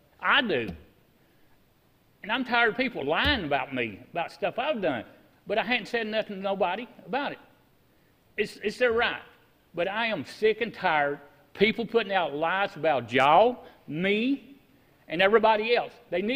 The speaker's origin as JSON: {"language": "English", "town": "Chattanooga", "region": "Tennessee", "country": "United States", "said": "I come from Chattanooga, and that's all they done up there."}